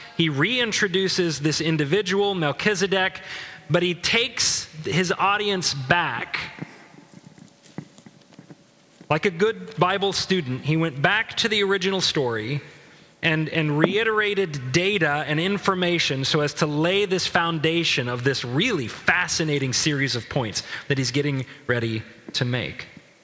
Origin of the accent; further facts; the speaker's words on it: Salem, Oregon, United States; born there; And I'm thrilled because I was born in Salem. He was not the king of Salem, Oregon.